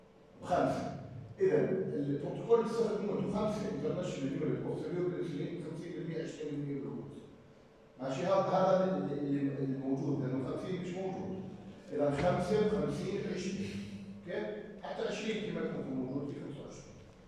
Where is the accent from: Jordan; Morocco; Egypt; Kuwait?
Jordan; الموجود عندنا بالاردن